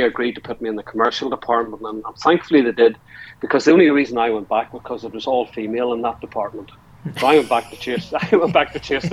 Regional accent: Markethill, Northern Ireland, United Kingdom; I was brought up, I'm a culture, really, because I was brought up in the middle of the countryside, outside a village called Market Hill.

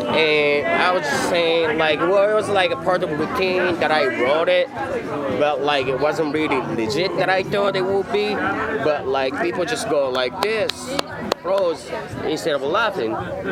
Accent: Japan; also born or lived in Fresno, United States; I was born and raised in Japan. I just went to school in Fresno.

